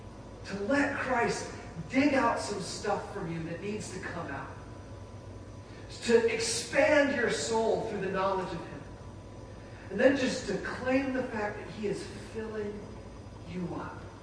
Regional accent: Apple Valley, United States; we were there on a hill overlooking my hometown of Apple Valley.

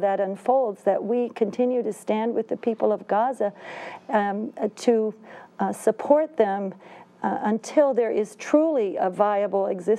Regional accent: Iowa, United States; we're concluding in Iowa, which is Craig's and my home. We grew up here in Iowa.

